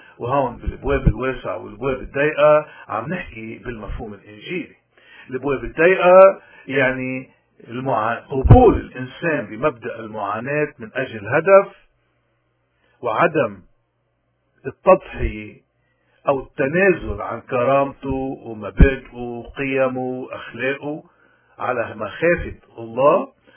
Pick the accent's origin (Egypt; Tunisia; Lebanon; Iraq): Lebanon; بجسد واقع نحن غرقانين فيه كلبنانيين